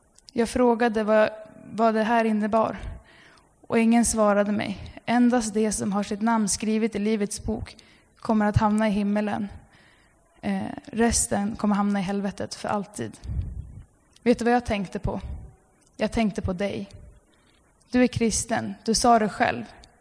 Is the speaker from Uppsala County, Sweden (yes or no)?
yes; Alunda, Uppsala County, Sweden; där du är hemma i Alunda, där jag kommer ifrån.